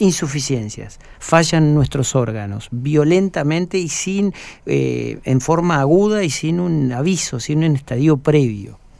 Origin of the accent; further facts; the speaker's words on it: San Martín de los Andes, Neuquén, Argentina; yo soy nativo de San Martín de los Andes, que nos dedicábamos a jugar allá en San Martín de los, claro, Andes